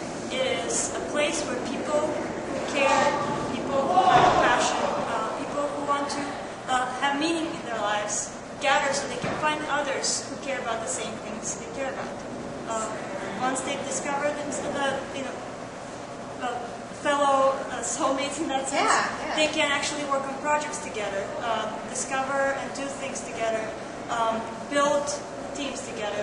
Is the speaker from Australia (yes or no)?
no; Bulgaria; now in Chicago, United States; I'm originally from Bulgaria and I am now doing my MBA at the University of Chicago School of Business